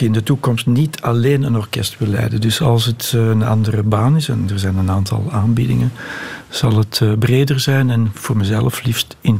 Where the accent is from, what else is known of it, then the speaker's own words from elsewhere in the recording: Netherlands; Ik kom uit Nederland, eerder Scandinavisch, Anglo-Saxisch georganiseerd.